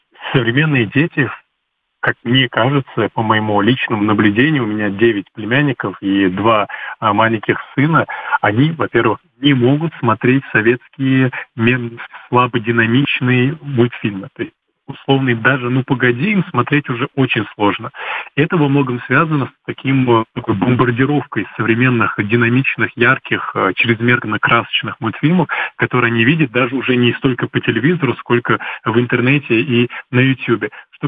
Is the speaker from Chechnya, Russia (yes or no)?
yes; Chechnya, Russia; Я знаю, что я из Чеченской Республики.